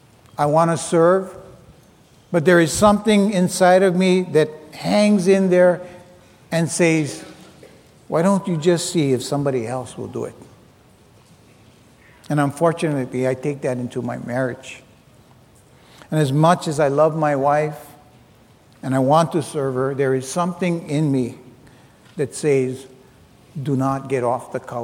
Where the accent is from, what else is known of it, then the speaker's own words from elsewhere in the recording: Hilo, Hawaii, United States; I'm Portuguese. I come from Hilo.